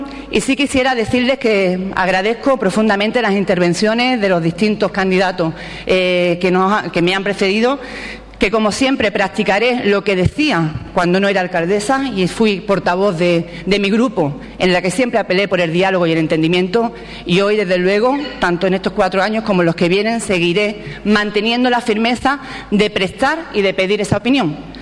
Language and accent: Spanish; Ubrique, Andalusia, Spain; a mi pueblo, con un, es todo un honor, un orgullo y una alegría, pero desde luego que no se escapa la gran responsabilidad de la confianza que ha depositado el pueblo de Ubrique